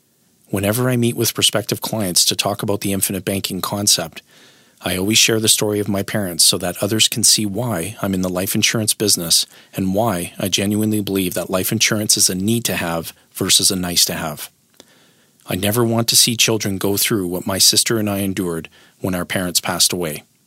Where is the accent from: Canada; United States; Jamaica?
Canada; Timmins, Ontario; moved away as an adult; now in Edmonton, Canada; I was in my early 20s and I received a job promotion that required a move from my hometown of Timmins, Ontario to Edmonton, Alberta.